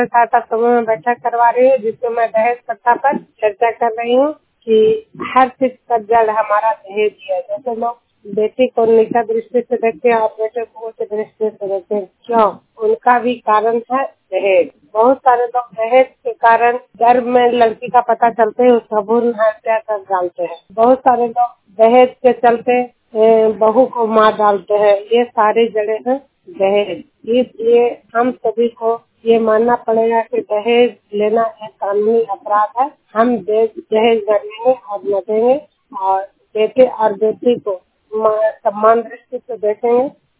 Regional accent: Singar, Bihar, India; मैं नालंदा जिला हिलसा प्रखंड सिंगार गांव की निवासी हूँ

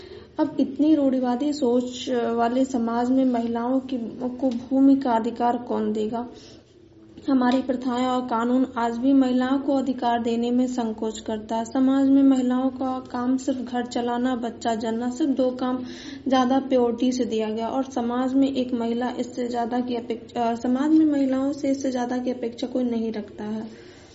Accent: Basti, Uttar Pradesh, India; मैं बस्ती जिले से हूँ।

